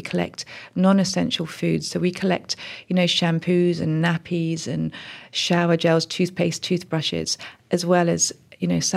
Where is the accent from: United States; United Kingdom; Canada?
United Kingdom; And, you know, as a British lady, I would say that Boris Johnson, you know, could be seen in the same way.